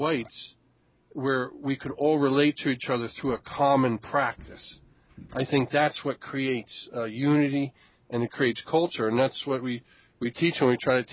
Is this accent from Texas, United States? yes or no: no; New Jersey, United States; Look, I'm from New Jersey. I've never been out of New Jersey my whole life. If you want to know anything about New Jersey, you ask me.